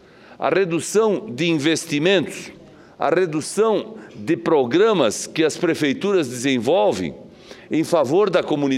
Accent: Santa Catarina, Brazil; como eu sou de Santa Catarina

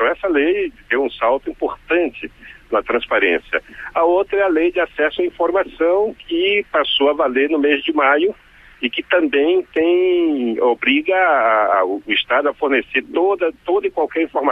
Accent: Amapá, Brazil; lá do meu estado, Amapá.

